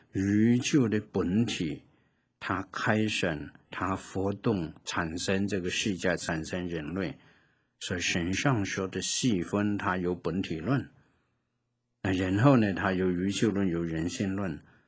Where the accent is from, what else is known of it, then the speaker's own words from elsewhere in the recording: China; 我们中国人什么都吃，然后也长肉